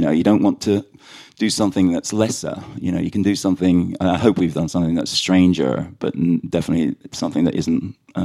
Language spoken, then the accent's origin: English; London, United Kingdom; It's like we grew up in London. All of the families around us were Irish.